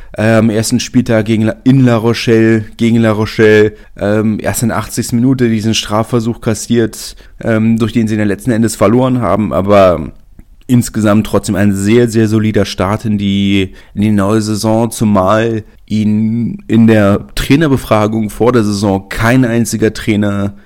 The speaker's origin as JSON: {"language": "German", "region": "Berlin", "country": "Germany", "said": "Als Berliner freut es mich natürlich sehr"}